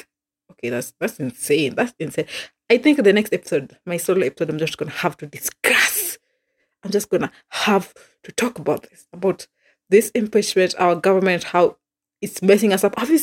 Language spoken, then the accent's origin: English; Kenya; Being a Kenyan is what it is.